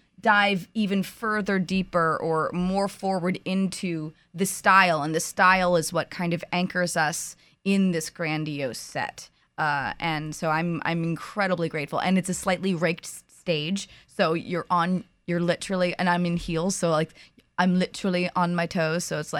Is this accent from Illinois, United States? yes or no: no; Wallingford, Pennsylvania, United States; I grew up outside of Philadelphia in Wallingford, Pennsylvania, and I am the youngest of 9 children.